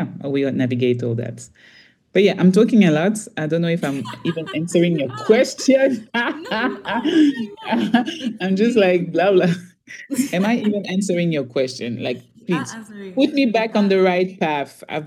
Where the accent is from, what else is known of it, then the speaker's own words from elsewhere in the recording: Belgium; English is a second language; also born or lived in DR Congo; now in Zambia; My mom is from the other Congo, Brazzaville. But I grew up in Belgium. So I spent, all my forming year, all my, childhood in Belgium. And I moved to Zambia a bit more than 10 years now.